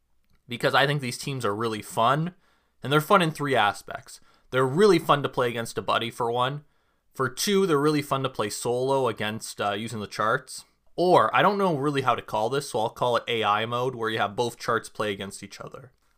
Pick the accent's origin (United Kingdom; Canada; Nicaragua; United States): Canada; So because I'm from Canada, I think I have a little bit of a different perspective on the sport because I didn't grow up with a lot of people watching it around me.